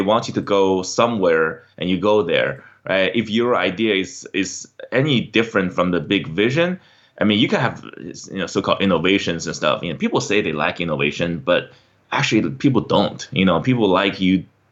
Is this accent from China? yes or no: yes; China; English is a second language; So I grew up in China and always wanted to be this entrepreneur.